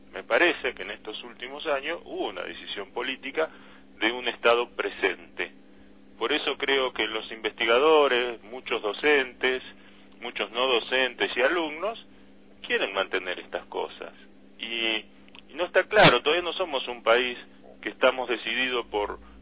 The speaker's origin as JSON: {"language": "Spanish", "town": "Arroyo Dulce", "region": "Buenos Aires Province", "country": "Argentina", "said": "Yo soy de un pueblo del propio corazón sojero y antemaicero, la mejor tierra de Argentina, mi pueblo de Arroyo Dulce, en el medio de entre Salto y Pergamino."}